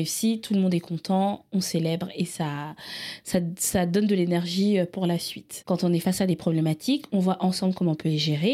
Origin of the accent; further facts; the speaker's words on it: Libreville, Estuaire, Gabon; moved away as an adult; Mais moi, je suis née à Libreville, au Gabon. Et j'y ai vécu jusqu'à mes 18 ans.